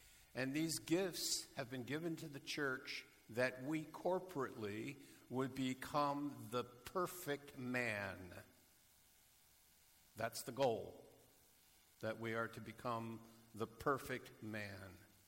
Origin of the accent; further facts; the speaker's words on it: England, United Kingdom; And because we're not Greek, we're English, this is multiple sentences for us.